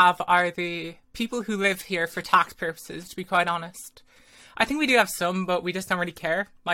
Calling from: Ireland

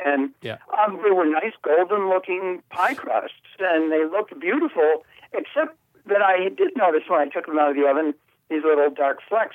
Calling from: Prescott, Arizona, United States; Prescott, Arizona.

